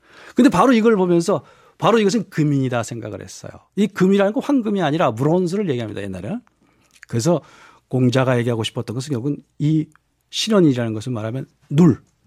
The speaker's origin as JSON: {"language": "Korean", "town": "Mugeuk", "region": "North Chungcheong", "country": "South Korea", "tie": "born there", "said": "제가 무극에서 태어났어요. 충청북도."}